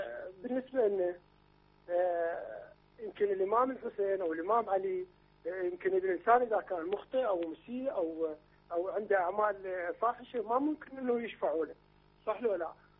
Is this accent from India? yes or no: no; Babil, Iraq; من العراق من بابل.